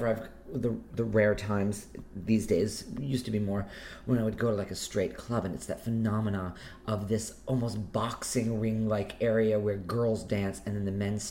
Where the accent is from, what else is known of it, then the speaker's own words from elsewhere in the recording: Rhode Island, United States; I'm like, well, I grew up in the Ocean State.